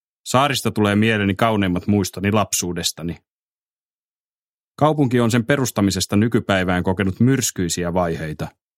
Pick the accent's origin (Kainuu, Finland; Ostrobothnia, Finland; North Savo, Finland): Ostrobothnia, Finland; Vaasa; moved away; Jätin kotiseutuni Vaasan Palosaaren 45 vuotta sitten.